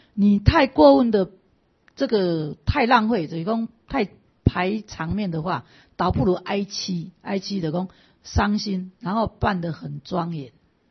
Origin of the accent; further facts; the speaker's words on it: China; 所以你看咱中国哦，真的是我们中国人是很可爱的一个面。